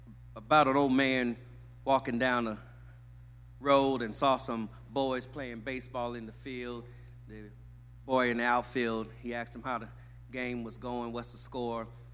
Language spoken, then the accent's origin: English; Los Angeles, California, United States; I grew up in Los Angeles. I was dating my wife when the OJ trial started.